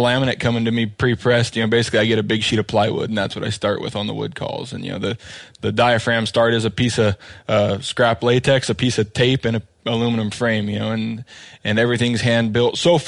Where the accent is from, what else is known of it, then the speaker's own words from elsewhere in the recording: Menlo, Washington, United States; Menlo, Washington. I think it was the Pacific County Outdoor Show.